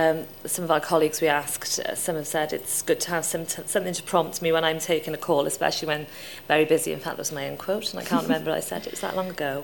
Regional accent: Barry Island, Wales, United Kingdom; apart from the fact I'm from Barry Island myself

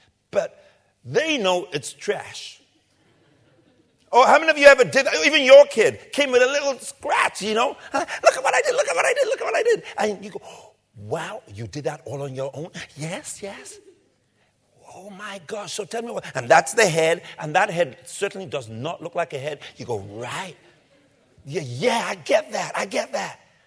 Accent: Tottenham, London, United Kingdom; And by the way, I'm from Tottenham, just in case you haven't figured that out.

